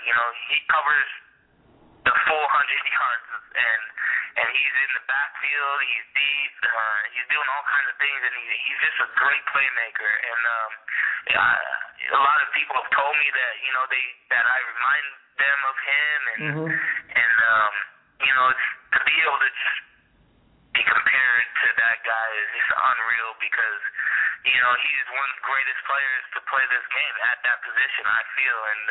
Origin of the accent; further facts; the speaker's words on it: Hawaii, United States; I'm Hawaiian, so I love my reggae.